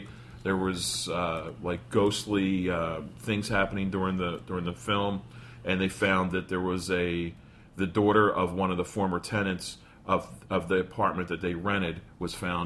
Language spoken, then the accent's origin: English; Philadelphia, Pennsylvania, United States; now in New Jersey, United States; We grew up in Philadelphia.